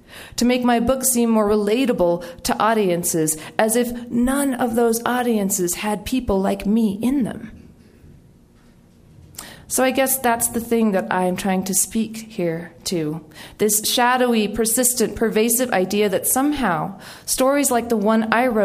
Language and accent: English; New Mexico, United States; I was actually right here in New Mexico with my hometown crowd.